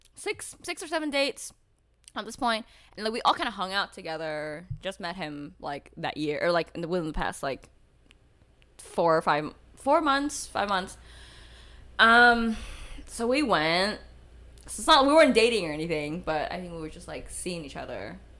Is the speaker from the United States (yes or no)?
no; Vietnam; so I'm from Vietnam, born and raised